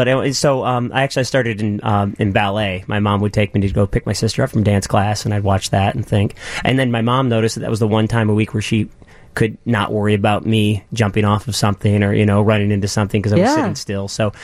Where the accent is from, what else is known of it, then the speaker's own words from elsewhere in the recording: Marshall, Michigan, United States; Well, I grew up in Marshall, Michigan